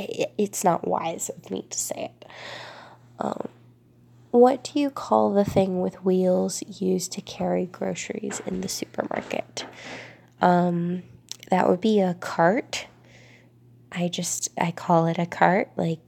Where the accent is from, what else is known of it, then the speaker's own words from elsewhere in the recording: Florida, United States; accent: southern drawl; Well, I'm from Florida, but I have a lot of family that grew up and are from the southern United States, kind of just scattered all over.